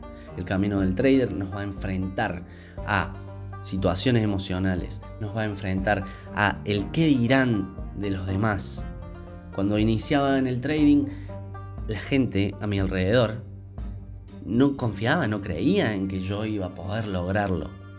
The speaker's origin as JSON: {"language": "Spanish", "country": "Argentina", "said": "En mi país, en Argentina, tenemos una suerte de cultura de la crisis"}